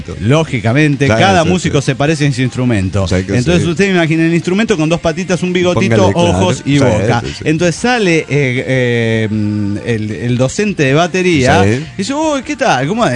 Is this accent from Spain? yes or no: no; Bolivia; now in Switzerland; una boliviana perdida en Suiza.